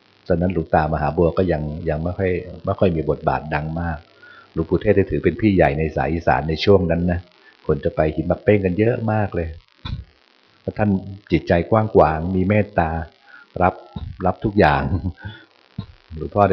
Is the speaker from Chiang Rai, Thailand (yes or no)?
no; Bangkok, Thailand; เราเป็นคนกรุงเทพเดินไม่คุ้น